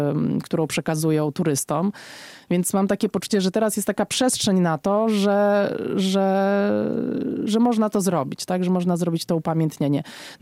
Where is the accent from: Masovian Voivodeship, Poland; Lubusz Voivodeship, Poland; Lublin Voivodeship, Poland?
Masovian Voivodeship, Poland; Warsaw; now in Białowieża, Poland; Ja nie jestem sama z Białowieży, jestem z Warszawy, ale przyjechałam tam w 2002 roku